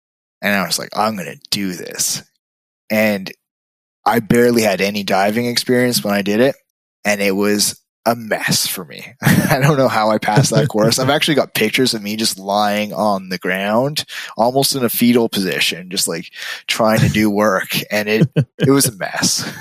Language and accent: English; Montreal, Quebec, Canada; I'm from Montreal originally. Yeah, nowhere near the ocean.